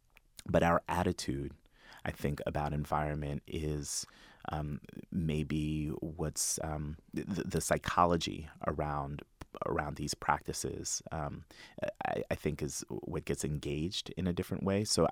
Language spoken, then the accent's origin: English; New York, United States; I'm the son of immigrants. I'm a first-generation American. I'm a father. I'm a New Yorker. I'm a California transplant.